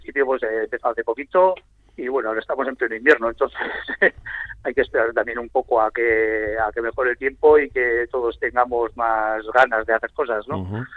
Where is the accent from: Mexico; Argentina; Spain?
Spain; Vitoria-Gasteiz, Basque Country; now in Zalduondo, Spain; Sí, soy de Vitoria, pero bueno, pues en Zalduondo veníamos fines de semana y el verano y demás, y bueno, y ahora ya llevamos ya, pues este año ya aquí ya viviendo